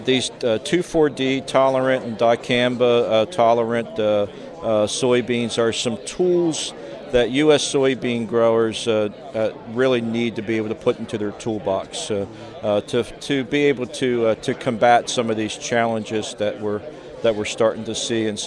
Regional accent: Greenwood, Delaware, United States; I'm a farmer from Greenwood, Delaware.

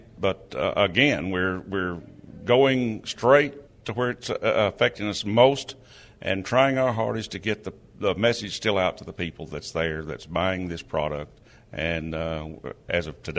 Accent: Arkansas, United States; from Arkansas

